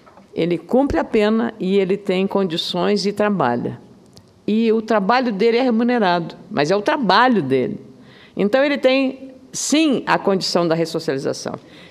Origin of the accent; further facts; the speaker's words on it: Rio Grande do Sul, Brazil; ali na minha terra, lá no Rio Grande, chama bidê